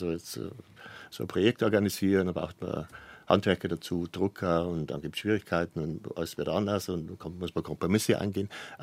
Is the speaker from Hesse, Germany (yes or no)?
no; Arnsdorf, Bavaria, Germany; now in Munich, Germany; Genau, Arnsdorf, Niederbayern. Ja, ich bin halt über Studium dann nach München gekommen.